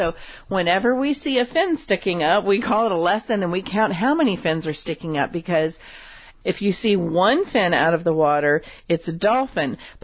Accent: Virginia Beach, Virginia, United States; I grew up in Virginia, Virginia Beach to be exact, and so the beach there isn't warm all year round

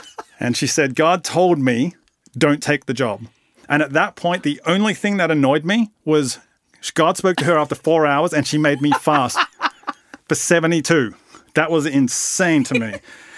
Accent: Australia; now in Atlanta, United States; I'm actually from Australia, which when you think about it, Australia is the real South. So that's why I feel right at home here in Atlanta, Georgia.

